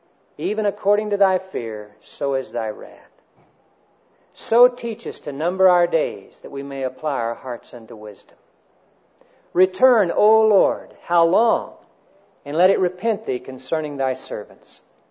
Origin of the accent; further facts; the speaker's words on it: Oklahoma, United States; also born or lived in Texas; And I'm a Texan by birth, Oklahoman by rearing. And so it just depends on whose football team is winning as to which state I'm from.